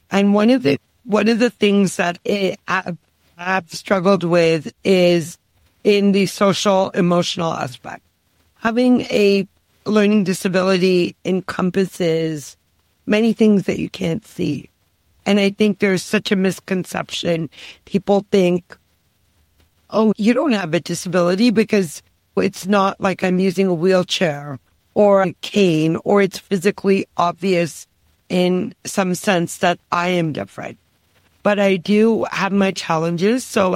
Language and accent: English; Toronto, Ontario, Canada; as Tim said. I am from Toronto, Ontario, in Canada.